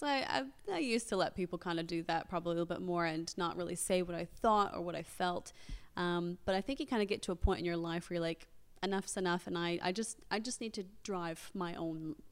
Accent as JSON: {"language": "English", "town": "Portland", "region": "Oregon", "country": "United States", "moved": "yes", "lives_now": "Christchurch, New Zealand", "said": "Yes, I'm originally from Portland, Oregon, but I've been living in Christchurch for the last 17 years now."}